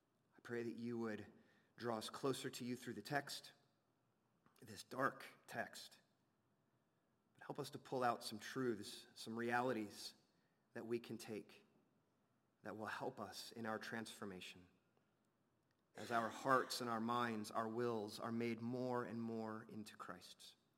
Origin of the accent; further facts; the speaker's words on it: Allentown, Pennsylvania, United States; But as I was growing up in Allentown, Pennsylvania, I used to attend this church called Grace